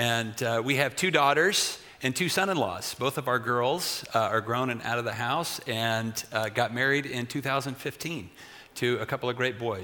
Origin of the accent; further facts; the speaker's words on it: Burlingame, California, United States; now in Portland, United States; I live in Portland, Oregon, but I'm originally from the Bay Area. I was born in Burlingame Hospital, Peninsula Hospital in Burlingame